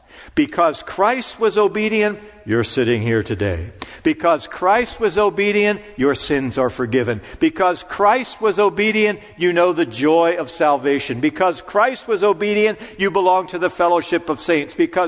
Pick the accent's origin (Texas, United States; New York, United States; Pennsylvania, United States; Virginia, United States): Pennsylvania, United States; Pittsburgh; on our street where I grew up in Pittsburgh, there were kids that were younger than me